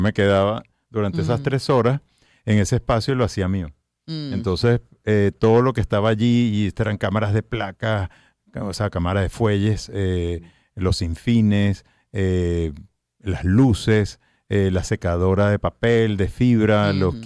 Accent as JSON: {"language": "Spanish", "town": "Coro", "region": "Falcón", "country": "Venezuela", "tie": "born there", "said": "Yo nací en Coro y mis tíos venían de Italia y montaron los dos primeros fotoestudios allá."}